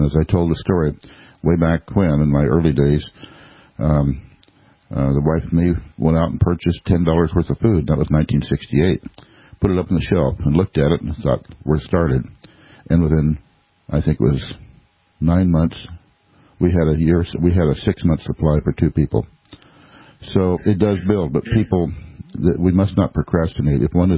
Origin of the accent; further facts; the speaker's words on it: California, United States; I came from California.